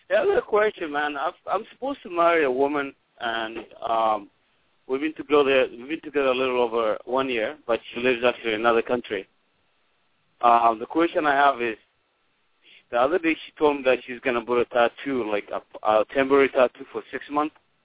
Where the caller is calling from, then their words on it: Pennsylvania, United States; I live in Columbus, Ohio, but right now I'm calling from you. I'm probably somewhere between Pittsburgh and Breezewood, Pennsylvania, on the turnpike on I-70.